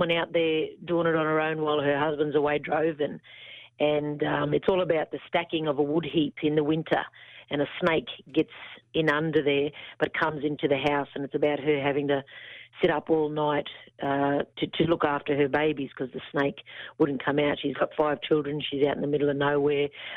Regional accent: Murgon, Queensland, Australia; So true maroon, Queenslander, born and bred.

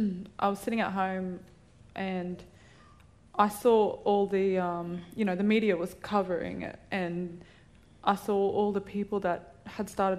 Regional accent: Logan, Queensland, Australia; I'm from Logan. You're from Logan.

